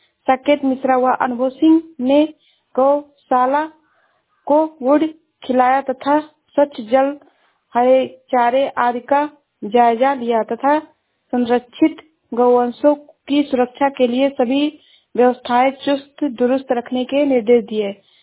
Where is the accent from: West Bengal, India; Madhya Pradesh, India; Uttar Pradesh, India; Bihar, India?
Uttar Pradesh, India; मैं जिला श्रावस्ती से हूँ।